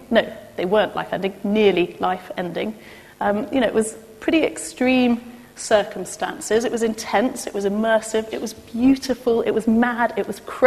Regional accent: East Midlands, United Kingdom; Because I grew up in Rutland

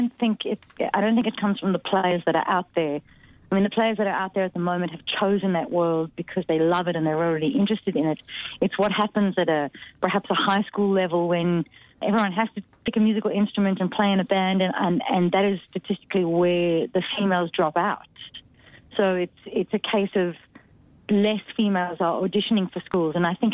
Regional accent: South Africa; You know, I'm from South Africa, and the South African influence really informs my music and my musical choices.

